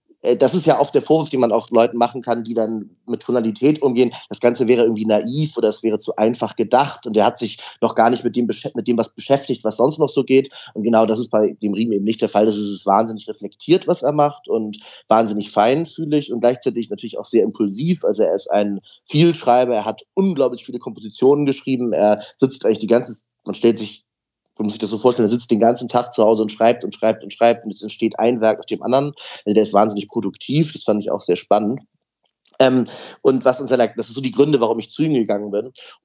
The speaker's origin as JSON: {"language": "German", "region": "Hamburg", "country": "Germany", "said": "ich bin ja aus Hamburg"}